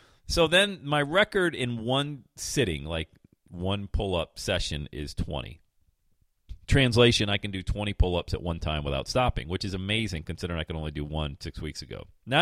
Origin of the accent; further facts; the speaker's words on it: Buffalo, New York, United States; I grew up in Buffalo, man. Buffalo, Western New York, Western Pennsylvania.